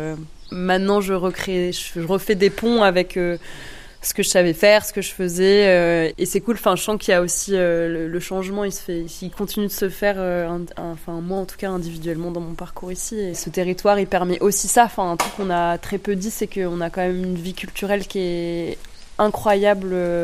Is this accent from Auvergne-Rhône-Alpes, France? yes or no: yes; Grenoble, Auvergne-Rhône-Alpes, France; Moi, je viens de Grenoble, donc pas du tout du coin. Je suis née en ville. Enfin, je viens quand même d'un milieu très urbain.